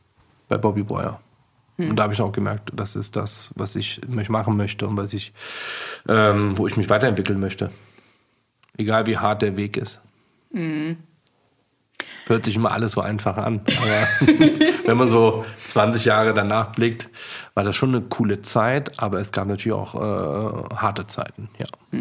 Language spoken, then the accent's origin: German; Leverkusen, North Rhine-Westphalia, Germany; Ich komme aus Leverkusen.